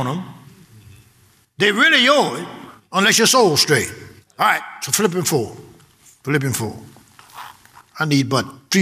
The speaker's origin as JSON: {"language": "English", "region": "Louisiana", "country": "United States", "said": "I'm from Louisiana. You don't call me stupid."}